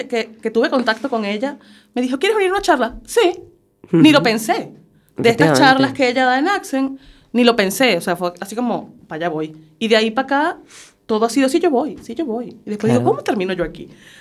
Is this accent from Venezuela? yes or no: yes; Venezuela; now in Spain; Yo no vine, a mí me trajeron. Uh-huh. Yo soy de Venezuela, uh-huh. Igual que Mar. Tengo mucho menos tiempo. Bueno, aquí tengo, ya voy a cumplir 3 años, aquí en España.